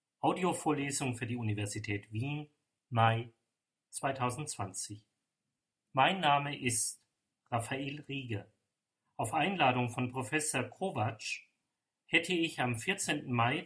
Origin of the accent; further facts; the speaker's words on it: Bavaria, Germany; also born or lived in Hof; In Hof an der Saale in Bayern ganz oben bin ich geboren, in Niederbayern aufgewachsen.